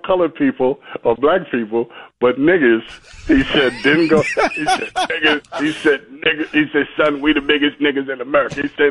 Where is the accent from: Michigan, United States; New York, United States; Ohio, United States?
New York, United States; Harlem; when I grew up in Harlem, I wasn't the biggest kid on the block.